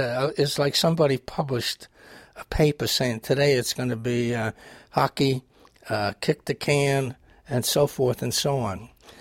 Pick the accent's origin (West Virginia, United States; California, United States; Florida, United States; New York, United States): New York, United States; Well, I grew up in the Bronx, and what was so wonderful about it was that it was a conglomeration of every nationality that you could think